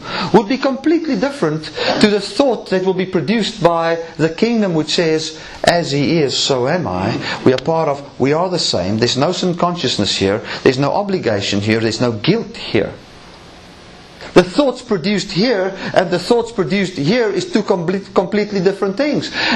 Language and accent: English; South Africa; I thank God I grew up in South Africa